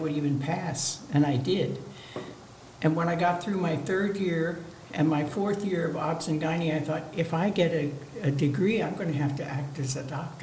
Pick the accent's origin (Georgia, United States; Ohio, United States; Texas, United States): Ohio, United States; also born or lived in Iowa; So that was a good experience, Iowa. I'm from Ohio originally. I'm not from Iowa.